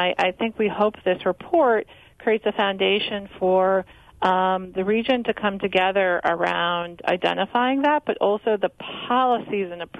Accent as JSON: {"language": "English", "town": "Chicago", "region": "Illinois", "country": "United States", "moved": "yes", "said": "Well, I'm from Chicago. And I would say I see myself as a Midwesterner, and all the qualities that you described I think are absolutely true. And I left my heart in Chicago and call myself a Chicagoan in diaspora with the hopes of returning someday."}